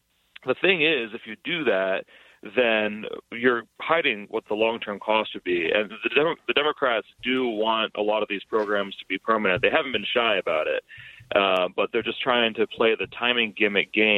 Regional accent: Pennsylvania, United States; And I'm from Pennsylvania, so I remember Arlen Specter switching the other way.

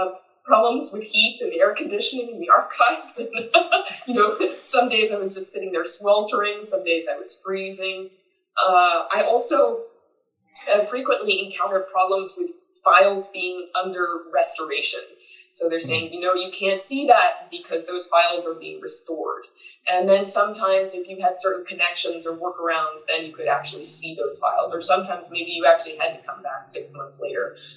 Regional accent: United States; certainly I found that the position of being an American worked both ways.

